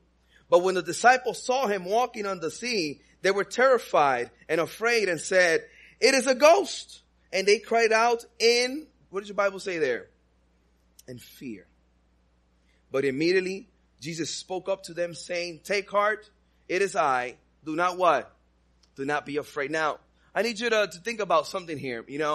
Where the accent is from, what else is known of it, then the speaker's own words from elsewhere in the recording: Texas, United States; now in Houston, United States; I come from Texas. I live in Houston right now.